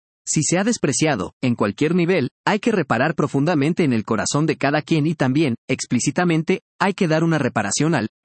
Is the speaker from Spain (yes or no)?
no; Peru; Y en el Perú, tal como somos los peruanos, por nuestra idiosincrasia y hasta por nuestro biotipo